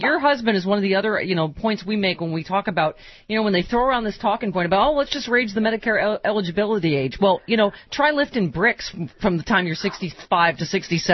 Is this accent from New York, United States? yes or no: yes; Buffalo, New York, United States; also born or lived in Chicago; I grew up in Buffalo. And when I lived in Chicago, I was like, yeah.